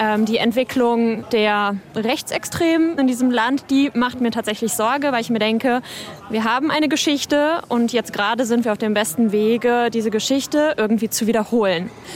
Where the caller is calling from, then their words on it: Neuwied, Rhineland-Palatinate, Germany; ich komme aus Neuwied